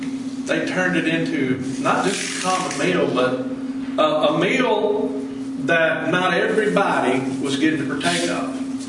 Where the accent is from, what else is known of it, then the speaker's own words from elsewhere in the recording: Alabama-Georgia state line, United States; I remember growing up, you know, I grew up on the Alabama-Georgia state line. I didn't know anything about Eastern and Central time, but I knew Alabama time, Georgia time.